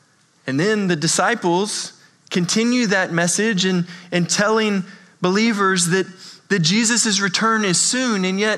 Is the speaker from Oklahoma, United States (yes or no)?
yes; Oklahoma, United States; Now, I'm a country boy. I grew up in Oklahoma, and every day I got off of the bus with my brother